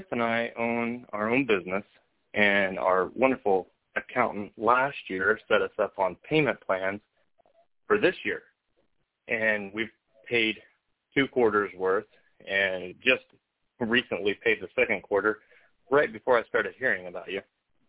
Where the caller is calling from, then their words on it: Washington, United States; I'm from Washington State